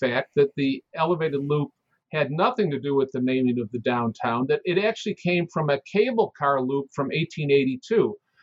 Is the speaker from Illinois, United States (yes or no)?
yes; Chicago, Illinois, United States; I grew up in Chicago, and anybody who grew up in Chicago just knew that the name the Loop came from the elevated loop